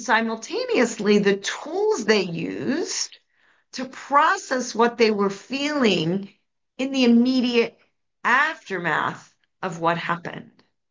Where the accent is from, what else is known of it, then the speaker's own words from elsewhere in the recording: New York, United States; I grew up in New York, and there's lots of maps of the United States